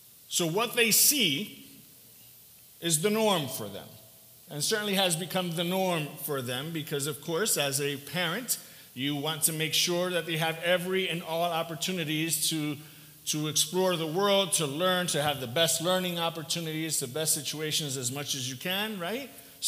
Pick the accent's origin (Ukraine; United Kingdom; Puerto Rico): Puerto Rico; also born or lived in New Jersey; I grew up in New Jersey and was raised in Puerto Rico.